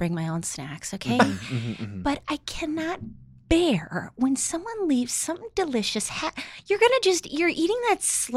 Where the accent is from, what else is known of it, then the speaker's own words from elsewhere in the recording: Minnesota, United States; I was born here. I grew up in Minnesota